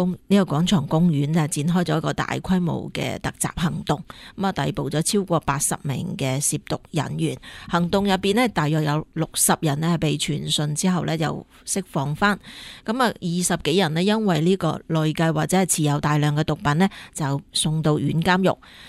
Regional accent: Hong Kong; 作为香港人咧，而家去睇翻呢部电影，其实心入边咧都依然感到难过嘅

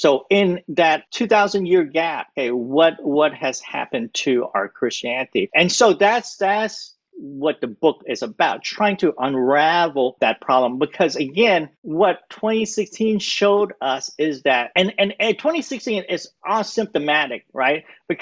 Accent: Houston, Texas, United States; I say y'all because I'm from Houston. Okay, I'm from Texas.

